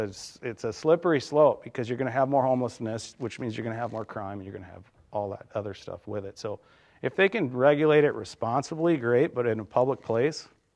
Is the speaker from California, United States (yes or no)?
yes; Los Angeles, California, United States; born there; I was born in Los Angeles, and that is the homeless capital of America right now.